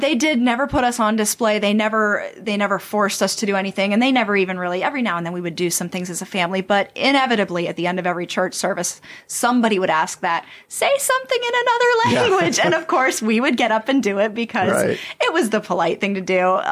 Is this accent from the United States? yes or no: no; Bonaire, Caribbean Netherlands; born or raised there